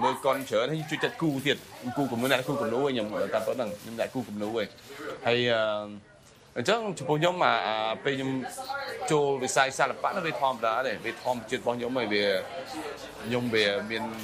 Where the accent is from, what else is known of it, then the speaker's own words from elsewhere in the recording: France; now in Cambodia; ខ្ញុំទៅស្រុកប្រាំងពួកគ្រួសារខ្ញុំទៅទៅស្រុកស្រុកប្រាំងហើយខ្ញុំធំនៅស្រុកប្រាំងឯងបានពេលបានខ្ញុំត្រឡប់មកនៅស្រុកខ្មែរវិញ25ឆ្នាំមុន27ឆ្នាំមុនឆ្នាំ1993